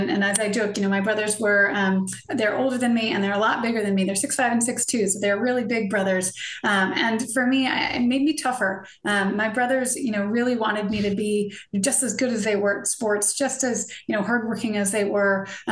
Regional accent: Vienna, Virginia, United States; Vienna, Virginia. Two older brothers, and I'm number three.

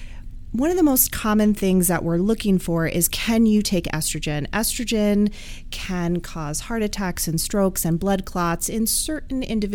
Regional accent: New York, United States; I was born and raised in New York. I went to college, medical school, and obtained my master's in public health here in New York.

